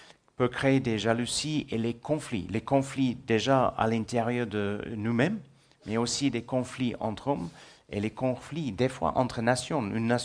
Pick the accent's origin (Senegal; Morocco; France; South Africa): South Africa; first language English; French is a second language; Mais moi, je suis sud-africain. C'est pour ça que j'ai un léger accent. L'anglais est ma langue maternelle, mais j'ai grandi en Afrique du Sud.